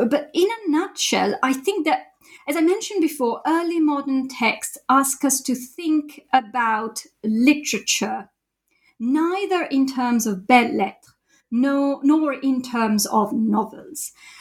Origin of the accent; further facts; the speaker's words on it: Italy; also born or lived in Japan; now in Cambridge, United Kingdom; I did my PhD in Italy, my home country